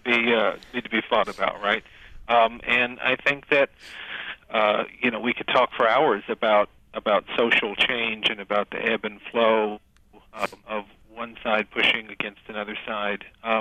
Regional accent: Kentucky, United States; You know, I came from an evangelical background. I grew up in the South in Kentucky.

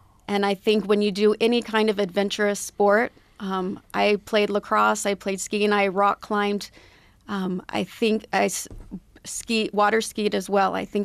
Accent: Skaneateles, New York, United States; also born or lived in Utah; I grew up partly in Utah, partly in Skaneateles, mm-hmm, New York.

